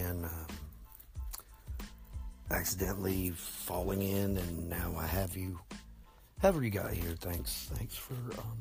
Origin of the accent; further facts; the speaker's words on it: United States; So, I mean, I'm an American. I am. I like to make it clear.